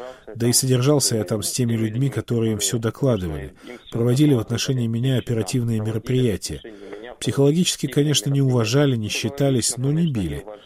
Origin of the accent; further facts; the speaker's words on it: Ukraine; Мы ж украинцы, зачем нам позориться? Нормально, все трудности переживем. Я тоже украинец.